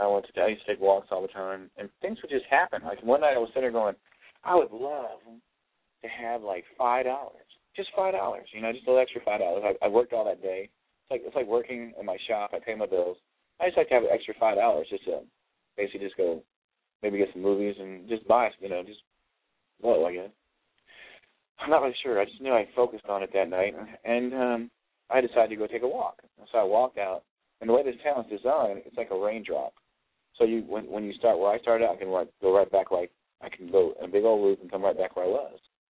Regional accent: Ohio, United States; I'm actually from Ohio.

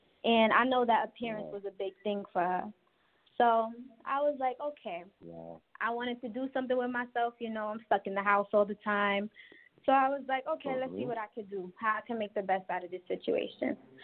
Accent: Brooklyn, New York, United States; I'm 17 years old. I'm from Brooklyn, New York.

